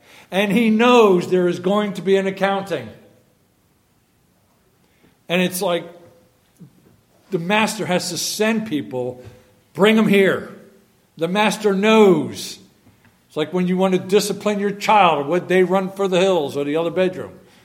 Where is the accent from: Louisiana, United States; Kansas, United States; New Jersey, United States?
New Jersey, United States; I'm from New Jersey. That's a shakedown. Okay? It's like y'all don't know that a whacking is not a beating in New Jersey.